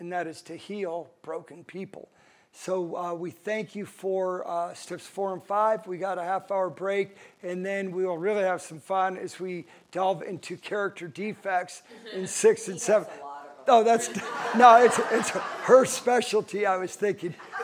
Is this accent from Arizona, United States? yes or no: yes; Phoenix, Arizona, United States; I'm from Phoenix, Arizona.